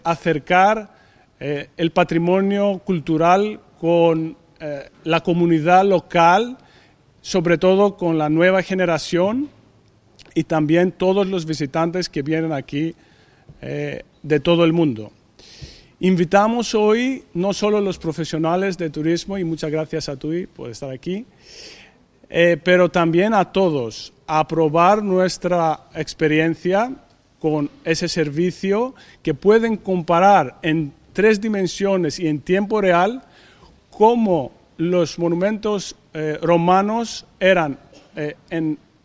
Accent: Greece; Spanish is a second language; now in Spain; soy griego y fundador de Motil, una empresa especializada en realidad virtual y aumentada. Estoy muy contento de estar aquí

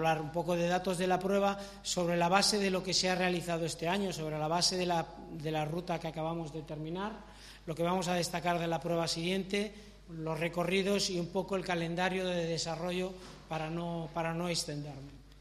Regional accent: Santander, Cantabria, Spain; yo soy de Santander.

